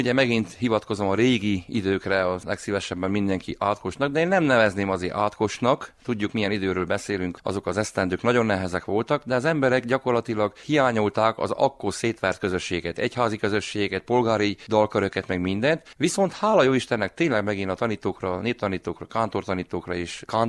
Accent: Szentivánlaborfalva, Covasna, Romania; Szent Iván Laborfalván születtem és máig itt élek

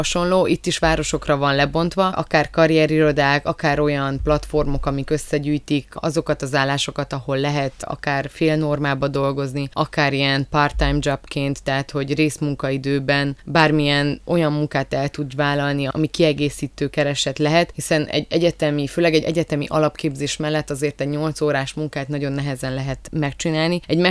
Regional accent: Odorheiu Secuiesc, Harghita, Romania; now in Cluj-Napoca, Romania; én például székelyudvarhelyi vagyok, és amikor felkerültem úgymond a nagyvárosba, Kolozsvárra

